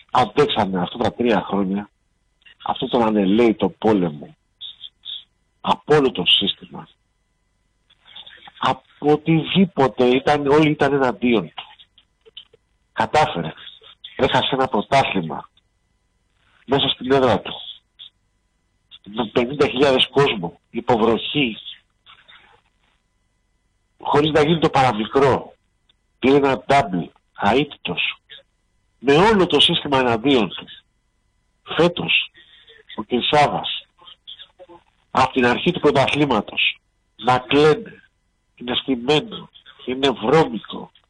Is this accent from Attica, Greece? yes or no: yes; Athens, Attica, Greece; από την Αθήνα.